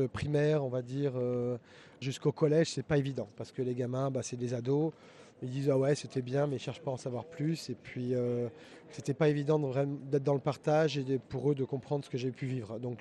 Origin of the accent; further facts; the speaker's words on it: Brittany, France; je suis breton à l'origine.